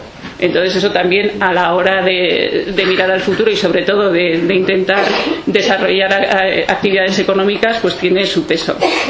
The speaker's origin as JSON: {"language": "Spanish", "region": "Pyrenees", "country": "Spain", "said": "Somos del Pirineo, pero apostamos por vivir y trabajar en el Pirineo."}